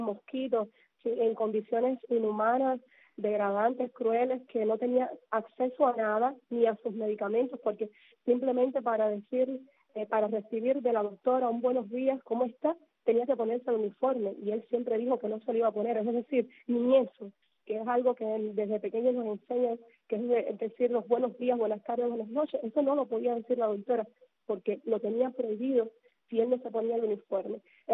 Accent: Cuba; como buen cubano

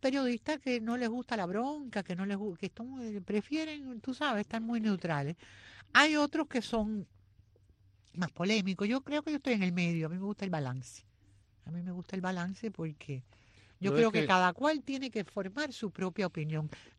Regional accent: Cuba; moved away; Yo me acuerdo de haber montado bicicleta de chiquita en Cuba

